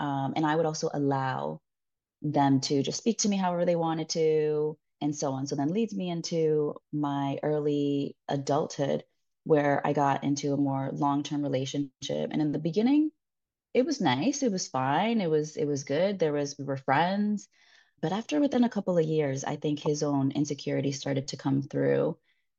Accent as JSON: {"language": "English", "region": "New York", "country": "United States", "moved": "as an adult", "lives_now": "Spain", "said": "I'm an expat. So I'm a New Yorker who has now moved to Spain. I've been here now 6 years"}